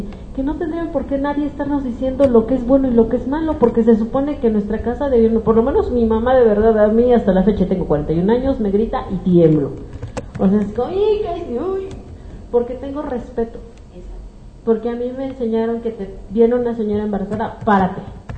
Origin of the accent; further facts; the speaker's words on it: Mexico; no nos asombremos de las alzas en las tasas de violencia en mi país